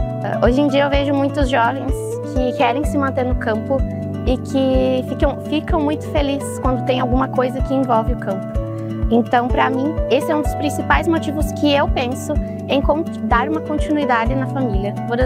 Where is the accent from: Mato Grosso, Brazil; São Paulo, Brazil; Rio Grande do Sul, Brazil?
Rio Grande do Sul, Brazil; Estrela Velha; sou aqui do interior de Estrela Velha